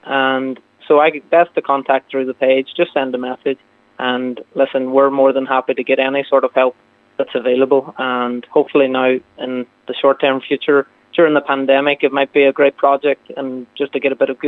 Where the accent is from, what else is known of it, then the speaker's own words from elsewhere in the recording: Inch Island, Ulster, Ireland; As I say, I grew up on Inch Island along with my family. My mum grew up a stone's throw away from it